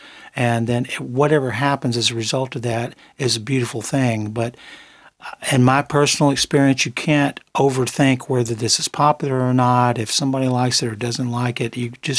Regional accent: Memphis, Tennessee, United States; But even in my hometown, when that show sold out, and we sold out two more showings within 2 weeks, I thought, wait a minute, am I in Memphis or are we somewhere else in a parallel universe?

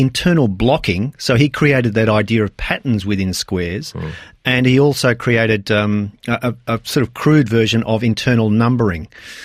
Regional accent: Sydney, New South Wales, Australia; I grew up in Balgala in Sydney

